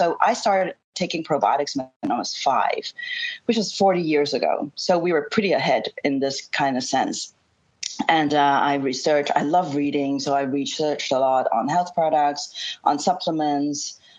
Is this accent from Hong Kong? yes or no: yes; Hong Kong; So, okay, so I'm from Hong Kong.